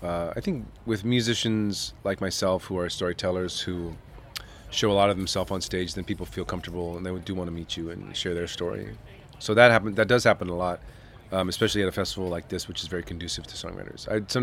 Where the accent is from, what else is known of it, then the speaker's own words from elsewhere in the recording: Los Angeles, California, United States; I grew up in Los Angeles in sort of a square household, very nice, but very not very arts-based.